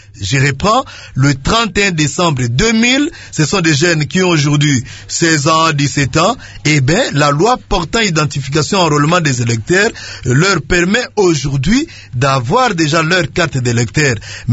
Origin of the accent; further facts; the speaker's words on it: DR Congo; nous, en tant que Congolais